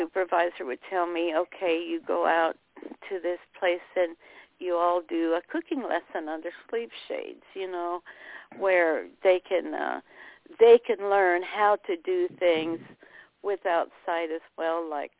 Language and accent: English; Missouri, United States; I'm from Missouri, and I just recently retired as a rehabilitation teacher.